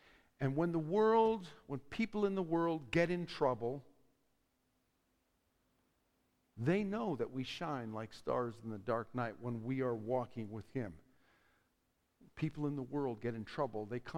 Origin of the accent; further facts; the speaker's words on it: United States; I'm an American, and I'm an American of my time.